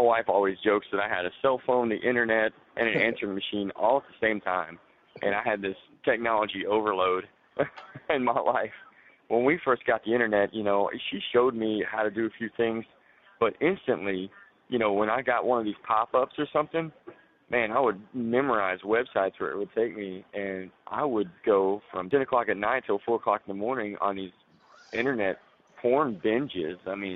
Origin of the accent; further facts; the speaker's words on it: Little Rock, Arkansas, United States; I grew up in Little Rock, Arkansas, and man, I started doing drugs when I was a young kid.